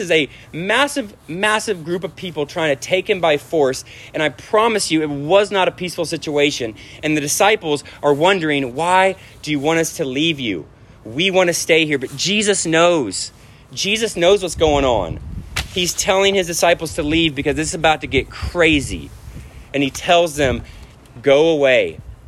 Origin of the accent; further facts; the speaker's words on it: Corpus Christi, Texas, United States; And I mean, I grew up in Corpus Christi Bay and my uncle would take me sailing and I just hated it.